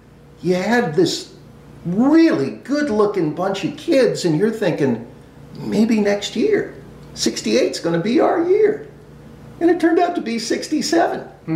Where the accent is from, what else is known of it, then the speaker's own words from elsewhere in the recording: Framingham, Massachusetts, United States; also born or lived in Boston; Well, I grew up in Framingham, but I was born literally in the shadows of Fenway Park.